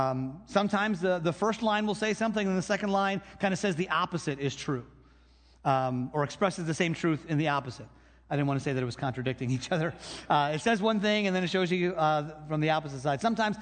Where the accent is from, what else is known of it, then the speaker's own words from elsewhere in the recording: Michigan, United States; I grew up in Michigan, where everybody went up north for the weekend.